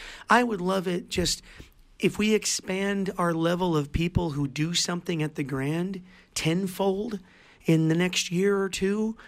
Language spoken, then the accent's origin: English; South Dakota, United States; I born and raised in South Dakota.